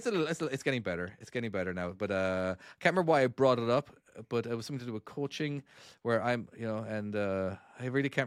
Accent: Ireland; accent: Irish; They like the Americans like my Irish accent

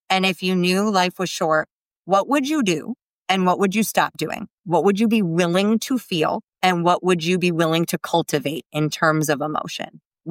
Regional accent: United States; I literally said to this girl, hi … I am from America.

